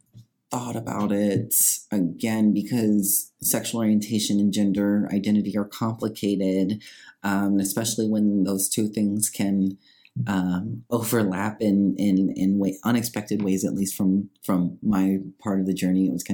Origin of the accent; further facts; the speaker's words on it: Illinois, United States; Yeah, so I'm originally from the cornfields of Illinois. I was raised in a small town and first generation college student.